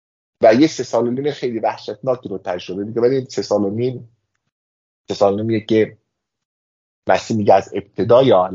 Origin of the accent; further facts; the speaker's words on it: Iran; خوشبختانه ما ایرانی هستیم